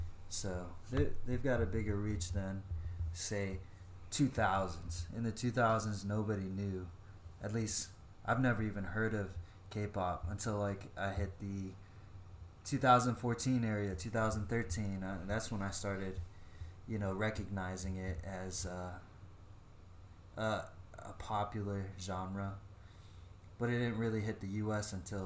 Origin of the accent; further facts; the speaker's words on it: United States; So also growing up in America, so not really specifically, I'm Micronesian, Pacific Islander.